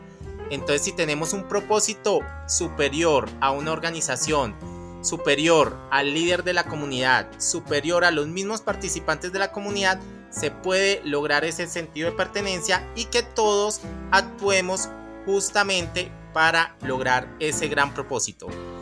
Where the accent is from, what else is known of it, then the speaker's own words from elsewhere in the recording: Neiva, Huila, Colombia; born there; nací en Neiva, Huila, pero siempre he trabajado entre Bogotá, Eje Cafetero y Medellín.